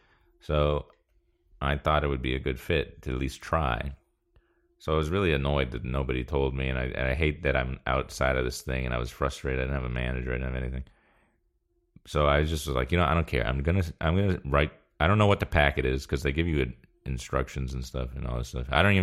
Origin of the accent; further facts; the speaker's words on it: East Coast, United States; I'm from the East Coast. It's just, it made more sense.